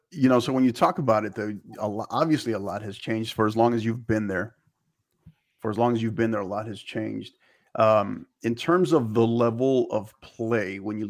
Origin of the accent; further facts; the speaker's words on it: El Paso, Texas, United States; back in my hometown of El Paso, very much in the same spot as San Antonio